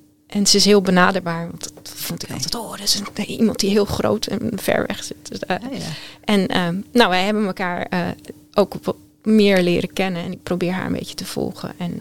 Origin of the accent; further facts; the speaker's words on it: Netherlands; Vanuit het buitenland. Dus je komt terug als expat zijn. En nu ben ik geen expat meer. Nu ben ik gewoon een echte Nederlandse.